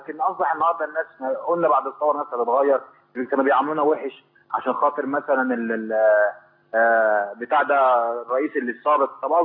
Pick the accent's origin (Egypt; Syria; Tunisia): Egypt; احنا كمصريين